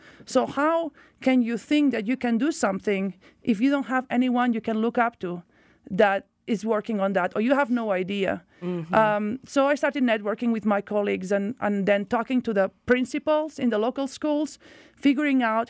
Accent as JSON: {"language": "English", "town": "Barcelona", "region": "Catalonia", "country": "Spain", "tie": "born or raised there", "moved": "as an adult", "said": "So I was born and raised in Barcelona by chance."}